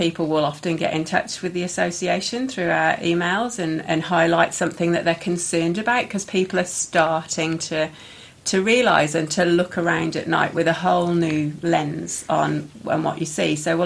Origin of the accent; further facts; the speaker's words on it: England, United Kingdom; moved away; I grew up in England